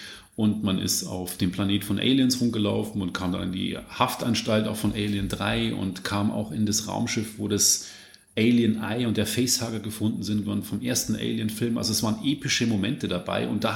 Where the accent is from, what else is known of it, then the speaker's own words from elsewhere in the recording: Bavaria, Germany; bayerischen Rap, wie soll es auch anders sein, aus meiner Heimat der Oberpfalz.